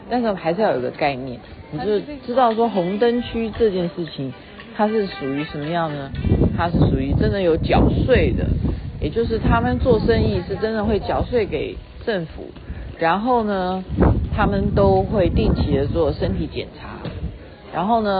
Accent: Taiwan; 所以我们就说我们是从台湾来的，就会非常情不自禁的就会哼起这首歌曲来。那我现在的位置呢是在，这里是阿姆斯特丹是吧？

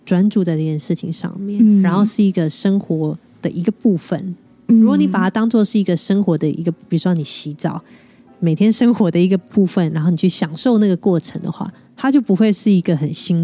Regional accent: Taiwan; 像我自己也是在台湾土生土长学英文的

